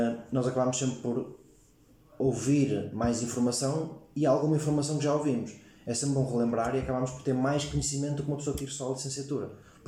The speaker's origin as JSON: {"language": "Portuguese", "town": "Lousada", "region": "Norte", "country": "Portugal", "said": "como eu sou de Lousada e Penafiel aqui ao lado, são 10 minutos de casa"}